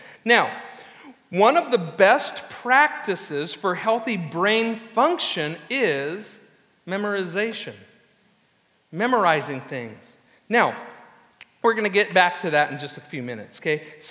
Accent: Anaheim, California, United States; It's the phone number of the house I grew up in Anaheim, where I have not been in 38 years, okay?

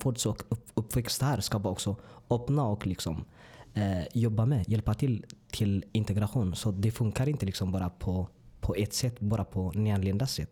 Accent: Eritrea; now in Motala, Sweden; Jag kommer från Eritrea. Jag har varit 8 år och några månader i Sverige.

